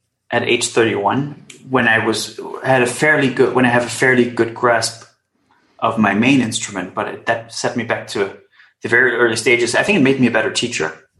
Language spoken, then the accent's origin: English; Germany; I grew up in East Germany.